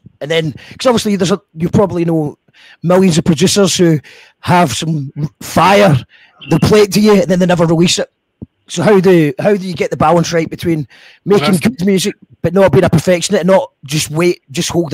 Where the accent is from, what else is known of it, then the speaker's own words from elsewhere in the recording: Scotland, United Kingdom; Sorry, I'm Scottish. Sometimes I talk too fast.